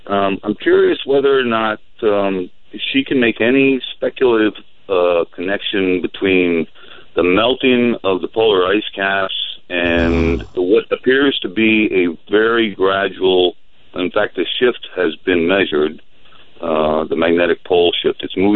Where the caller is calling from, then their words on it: New York, United States; I'm calling from the Adirondack Mountains, and we're not too tech-savvy up here